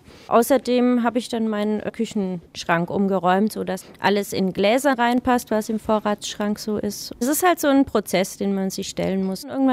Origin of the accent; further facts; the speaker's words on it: Mainz, Rhineland-Palatinate, Germany; Ich komme aus Mainz und bin 39